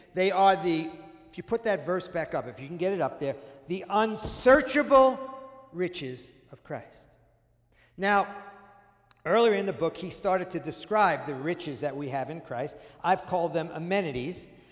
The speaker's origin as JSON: {"language": "English", "town": "New York City", "region": "New York", "country": "United States", "tie": "born or raised there", "lives_now": "Texas, United States", "said": "I mean, you live in Texas, you rarely find Jews here. I grew up in New York City."}